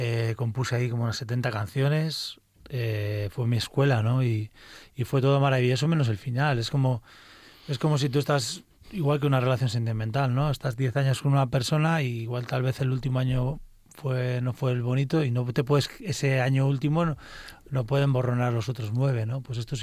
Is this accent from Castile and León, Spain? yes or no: no; Cantabria, Spain; yo mira que soy norteño y me cuesta un poco expresar sentimientos más allá de las canciones.